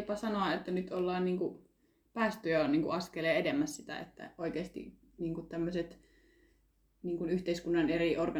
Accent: Muurame, Central Finland, Finland; mä oon Muuramesta kotoisin, se on aika semmoinen pieni paikkakunta

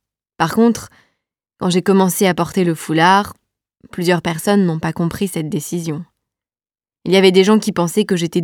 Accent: Quebec, Canada; accent: Quebec; Je lui ai répondu avec un fort accent québécois « Écoutez, moi, je viens du Québec ».

